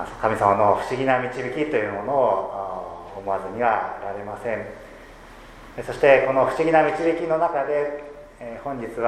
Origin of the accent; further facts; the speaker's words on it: Seki, Gifu, Japan; now in Hamamatsu, Japan; 浜松の地で牧師を今しておりますけれども、私の出身は隣の岐阜県関市ですし、